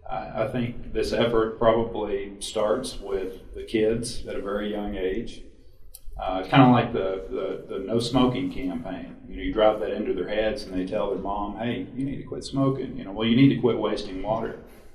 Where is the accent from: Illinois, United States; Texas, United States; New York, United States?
Texas, United States; San Angelo; now in Fredericksburg, United States; I've been in Fredericksburg for about a year now. I come from West Texas, a drought-stricken San Angelo in West Texas, so I can tell you a whole lot more about who I was than who I think I am now.